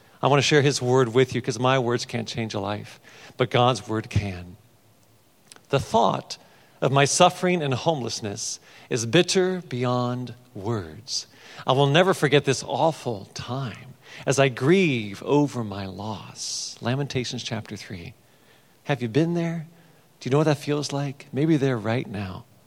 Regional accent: Cincinnati, Ohio, United States; And so I grew up there in Cincinnati. I studied piano as a youngster at the Conservatory of Music.

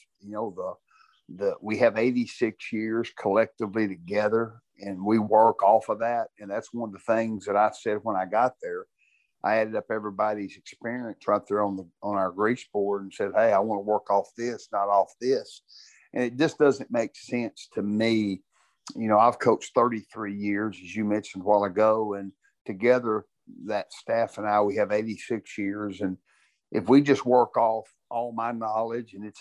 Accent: Orange, Texas, United States; I had never been that cold in my life growing up in Orange, Texas

